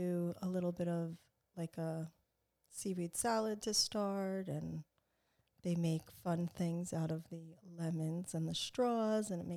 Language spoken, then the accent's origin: English; New York, United States; They were snowbirds and they were living in New York. I'm originally from New York.